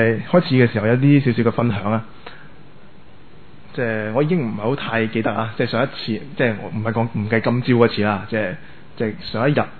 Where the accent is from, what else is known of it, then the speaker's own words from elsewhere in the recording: Macau; now in Hong Kong; 因为我是澳门人来的，我想对自己的家乡有些了解，有些贡献